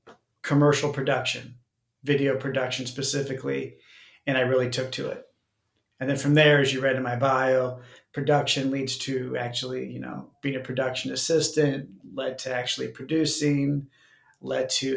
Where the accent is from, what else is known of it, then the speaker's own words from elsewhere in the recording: Kansas City, Missouri, United States; I came from Kansas City. I've born and raised in Kansas City